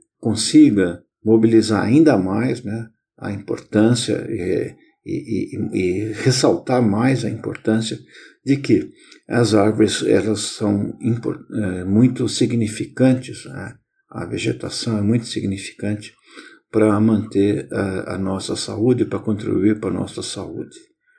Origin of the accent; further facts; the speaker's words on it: São Paulo, Brazil; born there; eu sou nascido em São Paulo e vejo com certo desconsolo o deserto que transformamos o solo de nossa cidade